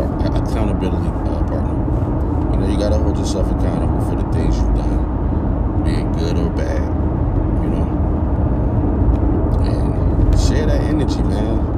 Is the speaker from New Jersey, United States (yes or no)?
yes; New Jersey, United States; She's from my hometown, from Jersey.